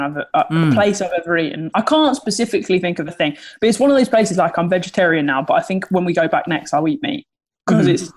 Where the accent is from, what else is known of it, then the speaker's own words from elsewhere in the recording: Sittingbourne, South East England, United Kingdom; I grew up in Sittingbourne in Kent.